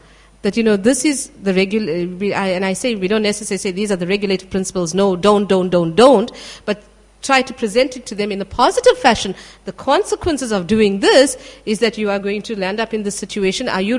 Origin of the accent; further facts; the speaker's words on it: South Africa; I was born and raised in South Africa within an Indian community.